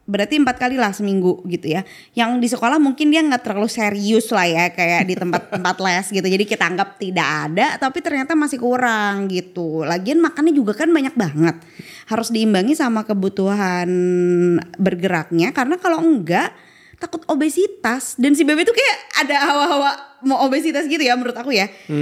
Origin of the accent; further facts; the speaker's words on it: Bandung, West Java, Indonesia; Kalau di daerah aku tuh ya di ujung Berung tuh banyak banget ya